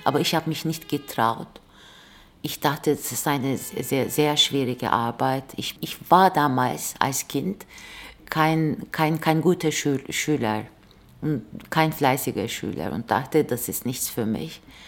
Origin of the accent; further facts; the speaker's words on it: Turkey; ich bin ja Türkin. Ich habe in Istanbul so wie